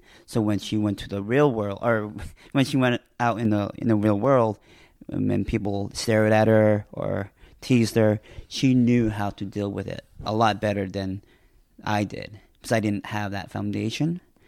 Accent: San Gabriel, California, United States; also born or lived in Orange County; Yeah, mainly in San Gabriel, which is near Pasadena.

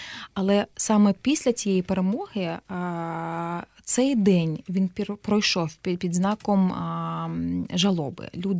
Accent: Crimea, Ukraine; now in Kyiv, Ukraine; чи от сьогодні я відчуваю, як кримська татарка, яка жила 10 років до анексії тут

